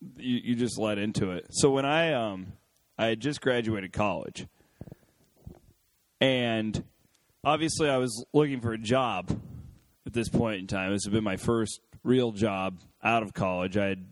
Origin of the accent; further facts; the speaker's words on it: Clarinda, Iowa, United States; I am from Clarinda.